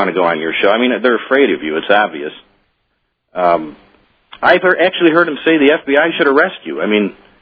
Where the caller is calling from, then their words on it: Malta, Illinois, United States; Malta, Illinois.